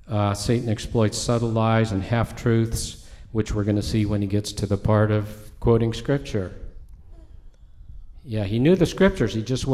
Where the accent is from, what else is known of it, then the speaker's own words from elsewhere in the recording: Northwest, United States; I grew up in the Northwest, up in the big mountains with the big clear streams